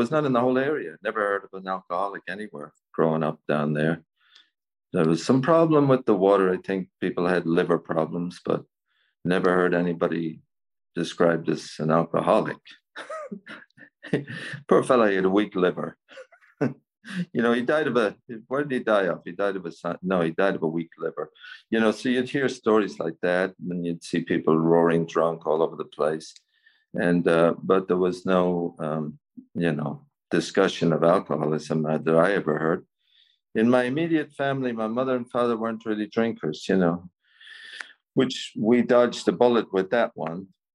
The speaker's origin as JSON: {"language": "English", "town": "Cavan", "region": "Ulster", "country": "Ireland", "tie": "born or raised there", "said": "I was born in Cavan, here in Ireland, County Cavan. I grew up there. I started drinking at a young age."}